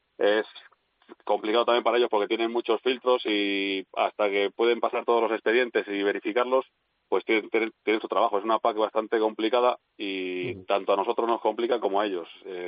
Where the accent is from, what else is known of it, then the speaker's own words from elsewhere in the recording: Los Huertos, Castile and León, Spain; En mi pueblo, en Los Huertos, nuevamente, antes ha habido 3 rebaños